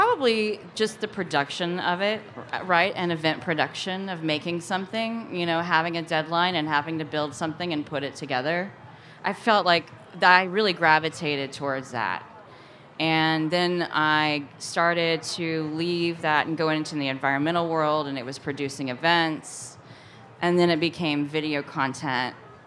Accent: Missouri, United States; Where I grew up in Missouri, it was an anomaly to see one of my friends go back and take over his family farm

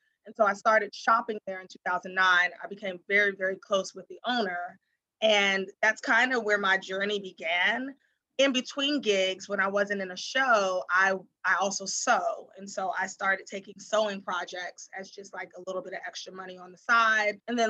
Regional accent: Washington, District of Columbia, United States; From the time that I was little, so I grew up in Washington, D.C.

